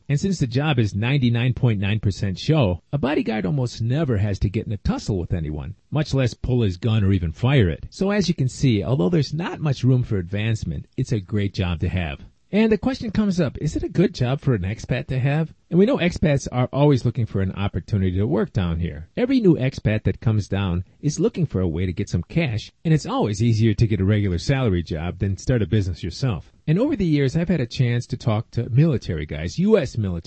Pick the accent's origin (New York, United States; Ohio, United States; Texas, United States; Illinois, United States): Illinois, United States; Chicago; moved away as an adult; even though I'm from Chicago, was a completely new thing to me. I lived up in Chicago for more than 30 years